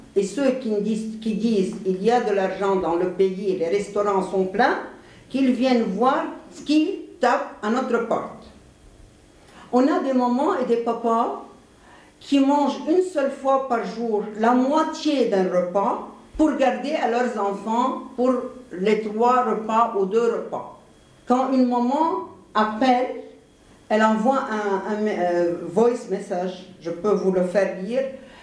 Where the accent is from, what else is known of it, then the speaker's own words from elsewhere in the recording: Lebanon; Malgré que je suis libanaise, j'adore le Liban